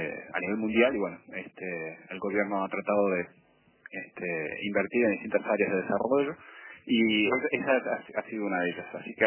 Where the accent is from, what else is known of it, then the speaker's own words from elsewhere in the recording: Uruguay; now in Denmark; yo me fui de Uruguay y ahora estoy en Dinamarca.